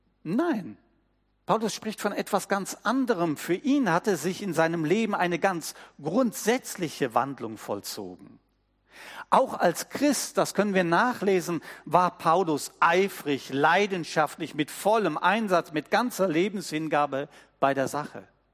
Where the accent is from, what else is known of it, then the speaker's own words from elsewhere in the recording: Cologne, North Rhine-Westphalia, Germany; Ich bin ja in Köln groß geworden und in Köln gab es auch Hochwasser.